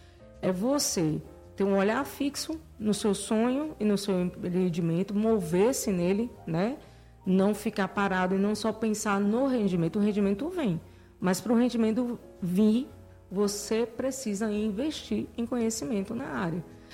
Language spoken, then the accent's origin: Portuguese; Itapetinga, Bahia, Brazil; Eu vinha na minha cidade, que eu sou de Tapetinga, gente, eu não sou de Vitória da Conquista. Vitória da Conquista me abraçou. Eu vim trabalhar aqui no Senac.